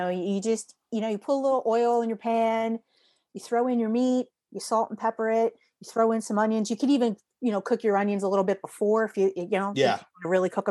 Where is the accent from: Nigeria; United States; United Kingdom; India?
United States; I'm an American girl